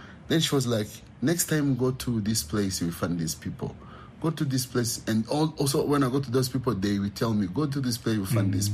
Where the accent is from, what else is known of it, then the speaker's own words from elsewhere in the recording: Rusizi, Western Province, Rwanda; born there; So my grandpa used to tell me I'm from Chinyaga. And then I was like, what is Chinyaga? Because when I was born, it was called Chiangugu by then. And some people know it as Lusizi, now it's called Lusizi.